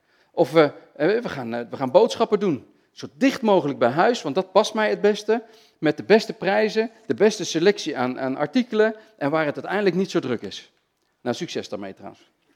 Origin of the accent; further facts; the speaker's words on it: North Brabant, Netherlands; ik groeide vroeger op in Brabant. Waar mijn familie, die had daar een groot bos, bezat daar.